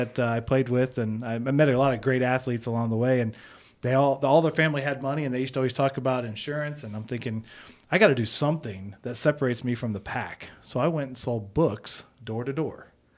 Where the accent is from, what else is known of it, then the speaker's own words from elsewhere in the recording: Illinois, United States; born and raised in Illinois. I don't like to brag about that, but it shaped who I am today.